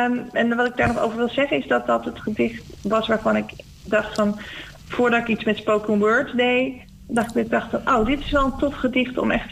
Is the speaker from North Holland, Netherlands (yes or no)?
no; Rotterdam, South Holland, Netherlands; en ik kom uit Rotterdam.